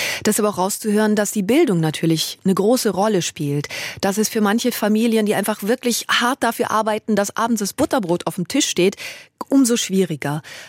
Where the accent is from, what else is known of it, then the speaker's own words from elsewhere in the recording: North Rhine-Westphalia, Germany; Also ich stamme aus dem Sauerland, war vergangene Woche dort noch zu Besuch.